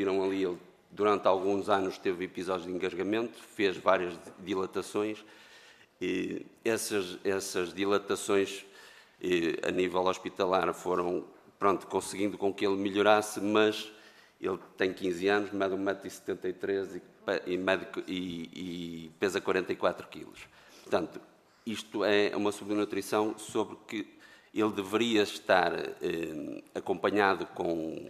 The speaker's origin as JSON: {"language": "Portuguese", "town": "Penafiel", "region": "Norte", "country": "Portugal", "said": "E nós somos do Norte, somos de Penafiel"}